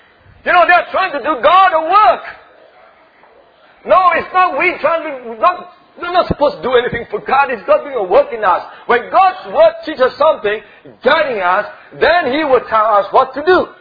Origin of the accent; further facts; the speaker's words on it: Singapore; English is a second language; I'm a Singaporean, I have heard a hillbilly preacher preaching